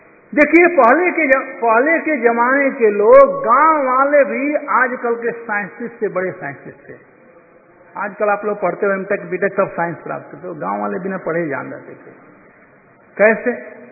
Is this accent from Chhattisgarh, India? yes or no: no; Bihar, India; हमारे यहां बिहार में कहते हैं